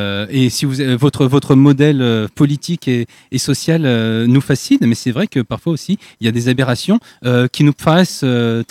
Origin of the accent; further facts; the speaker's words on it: France; puisque chez nous en France, c'est le feu du prince qui a aboli la peine de mort